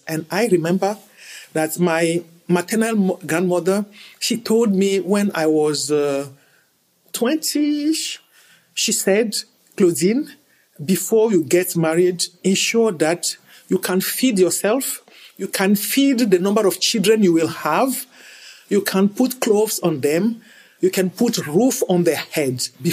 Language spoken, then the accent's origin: English; Lomé, Maritime, Togo; I was born and raised in Lomé 51 years ago.